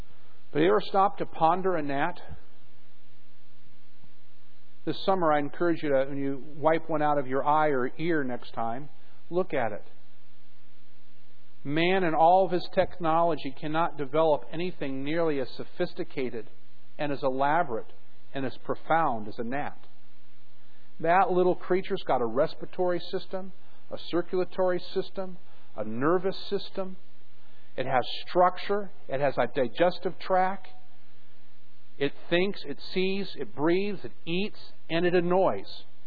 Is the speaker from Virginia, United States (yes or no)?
yes; Virginia, United States; Growing up in Virginia for a while, they had a terrible gnats